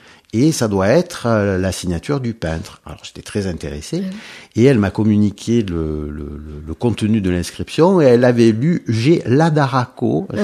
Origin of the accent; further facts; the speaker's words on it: Corsica, France; Et moi je suis originaire d'un village du Cap Corse et de Morcilla